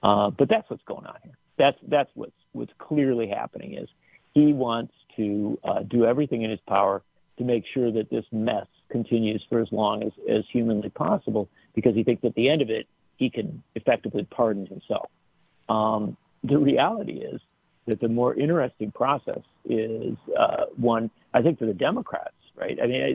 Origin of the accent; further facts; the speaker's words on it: Union Grove, Wisconsin, United States; You know, I grew up down in Union Grove, Wisconsin, and that was the site of the Racine County Fair.